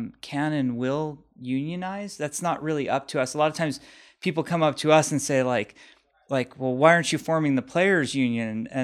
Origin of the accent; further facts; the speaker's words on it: Los Angeles, California, United States; As I grew up in Los Angeles